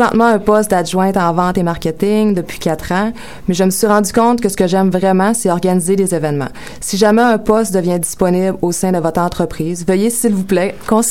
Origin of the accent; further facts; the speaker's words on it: Quebec, Canada; also born or lived in Ontario; moi, je suis originaire du Saguenay. Donc, mes parents sont au Saguenay.